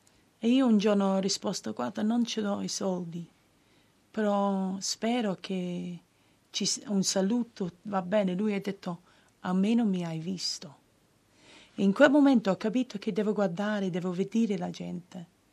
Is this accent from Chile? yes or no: no; England, United Kingdom; Italian is a second language; non sono italiana, sono inglese. Sono da Gran Bretagna, però 18 mesi fa, dopo 11 anni, lavorando proprio a centro Londra